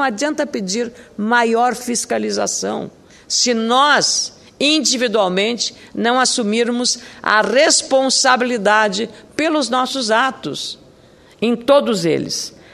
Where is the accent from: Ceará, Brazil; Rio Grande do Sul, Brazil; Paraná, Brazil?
Rio Grande do Sul, Brazil; E eu queria, então, como uma senadora independente aqui, e como gaúcha